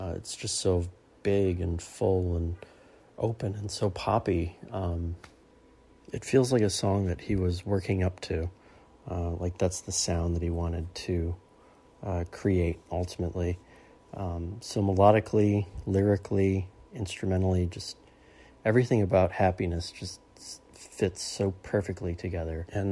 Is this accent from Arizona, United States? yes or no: yes; Tucson, Arizona, United States; I'm from Tucson, Arizona.